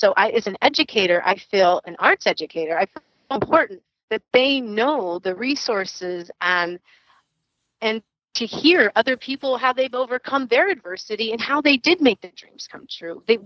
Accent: Tucson, Arizona, United States; where I grew up in Tucson, Arizona, I didn't have the resources that I always intrinsically wanted.

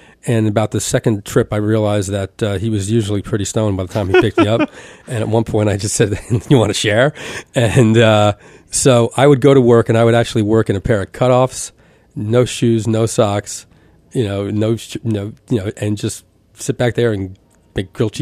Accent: Elizabeth, New Jersey, United States; I grew up in Elizabeth, and a restaurant called Evelyn's Seafood Restaurant.

